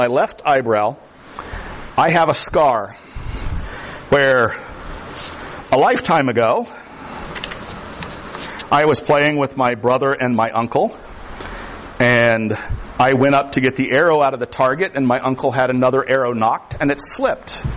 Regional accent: Florida, United States; I am from the Everglades. The Canadian border is like, what, 7-8 miles from here? I'm from the other end of the country, but here I am.

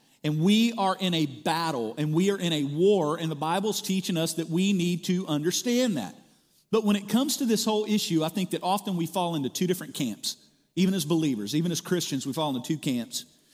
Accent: Mississippi, United States; I grew up in South Mississippi on a 200-acre farm. Our land went all the way down to what's known as the Escatawba River.

